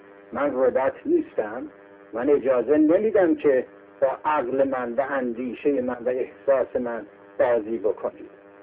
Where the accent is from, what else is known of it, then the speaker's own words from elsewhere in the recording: Iran; همه ما ایرانی هستیم، به زبانهای مختلف گویش میکنیم